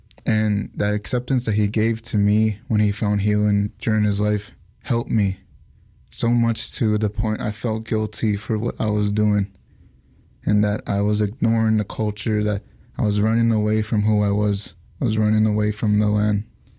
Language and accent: English; Ontario, Canada; I'm from Arobuskat First Nation, Namigo Clan